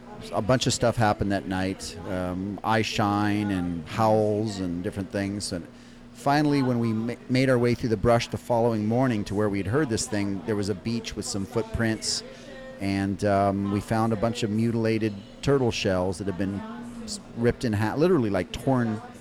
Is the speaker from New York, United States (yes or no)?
no; Minnesota, United States; also born or lived in Houston; now in San Antonio, United States; Born and raised in Michigan, Minnesota.